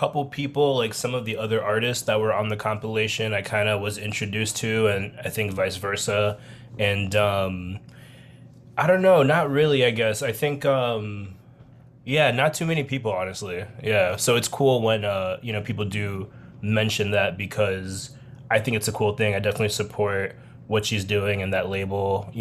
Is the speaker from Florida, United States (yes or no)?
yes; Miami, Florida, United States; Yeah, definitely trying to cover Florida as a whole because I grew up in Miami